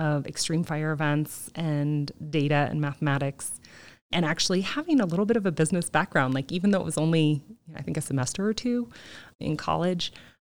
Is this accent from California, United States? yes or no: yes; San Diego, California, United States; well, I'm from San Diego, and we were evacuated, and one of my childhood friends lost his home, and we had smoke weeks where we couldn't go to school